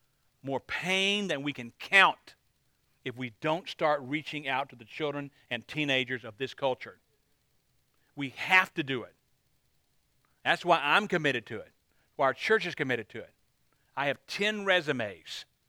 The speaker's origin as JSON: {"language": "English", "country": "United States", "said": "I said, I'm an American, I have a lot of influence."}